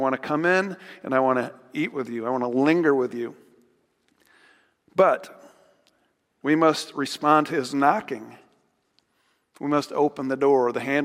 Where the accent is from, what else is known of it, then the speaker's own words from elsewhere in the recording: United States; I'm an American. What do you expect? I was raised in the church.